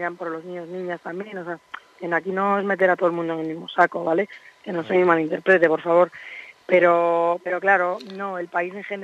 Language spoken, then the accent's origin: Spanish; Spain; que yo soy de España, que yo no soy de aquí